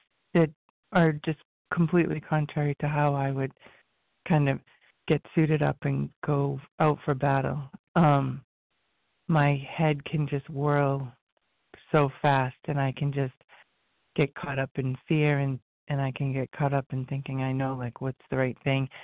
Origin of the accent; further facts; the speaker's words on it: Rhode Island, United States; I'm from Rhode Island.